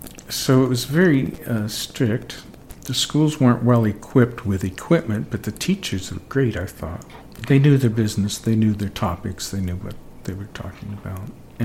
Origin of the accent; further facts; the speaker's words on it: Altoona, Pennsylvania, United States; born or raised there; also born or lived in Cumberland, Maryland